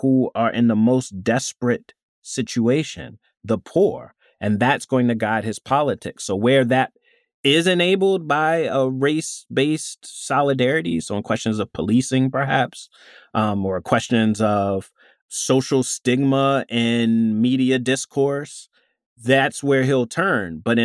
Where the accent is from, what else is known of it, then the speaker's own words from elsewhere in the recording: Maryland, United States; You know, I'm from Maryland originally.